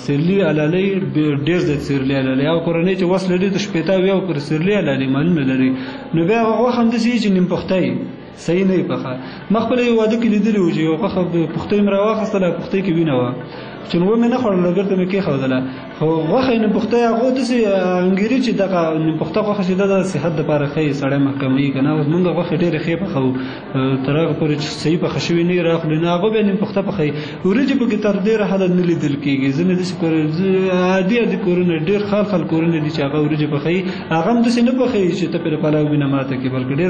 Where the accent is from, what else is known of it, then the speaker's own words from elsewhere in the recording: Kunar, Afghanistan; also born or lived in Nuristan; زه اصلا د کونړ ولایت اوسېدونکی یم